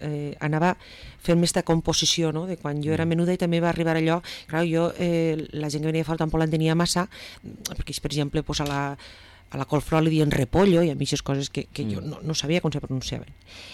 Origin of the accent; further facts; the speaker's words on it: Vila-real, Valencian Community, Spain; som tots junts i som de Vila-real